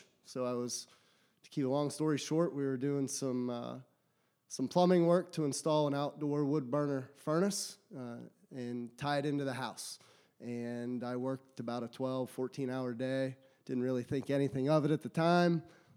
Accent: Pennsylvania, United States; I'm from Western Pennsylvania, grew up in a very blue-collar family.

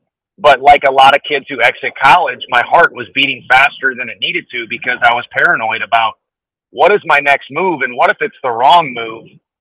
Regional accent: St. Louis, Missouri, United States; I'm from St. Louis, and Whitey Herzog was about as big as you can get in that city.

